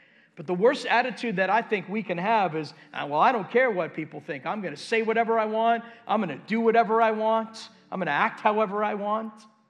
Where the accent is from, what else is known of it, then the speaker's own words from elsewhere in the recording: New York, United States; you just laid on the horn because I'm from New York.